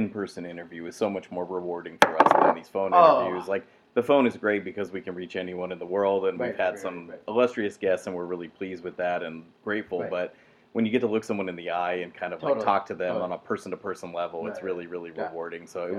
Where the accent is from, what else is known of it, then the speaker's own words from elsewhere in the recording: San Jose, California, United States; But we're proud of where we're from. We're from San Jose, California. We have tried to, in our way, talk about who we are and where we're from